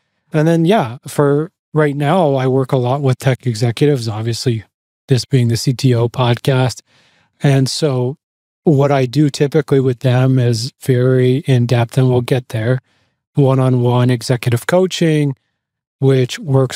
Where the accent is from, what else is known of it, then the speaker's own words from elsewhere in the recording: Ottawa, Ontario, Canada; also born or lived in Boston / Western Canada; so I'm from Canada. My whole life up to literally 2 years ago, I lived somewhere where there was snow. You know, I'm from Ottawa.